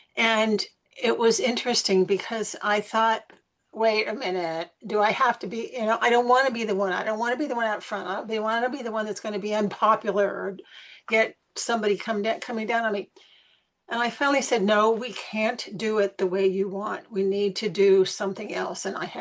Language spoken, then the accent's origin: English; Sacramento, California, United States; I'm from California, from Sacramento.